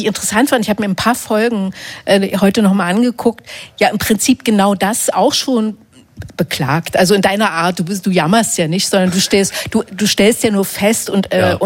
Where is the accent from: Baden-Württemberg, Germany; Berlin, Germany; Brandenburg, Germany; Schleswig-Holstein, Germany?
Berlin, Germany; Friedrichshagen; born there; ich bin in Friedrichshagen übrigens auch geboren, ja.